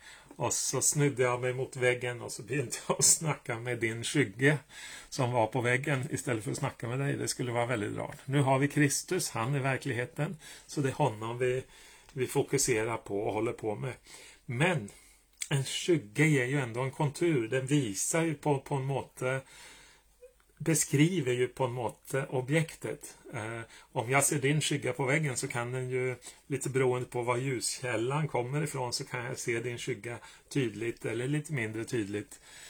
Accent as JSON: {"language": "Swedish", "country": "Sweden", "lives_now": "Norway", "said": "Enkelt ord kan ändå bli missförstått här, för så vet jag ju som svensk. Men ni förstår ju ganska gott, det vet jag. Det är många svenskar som bor här också i Norge."}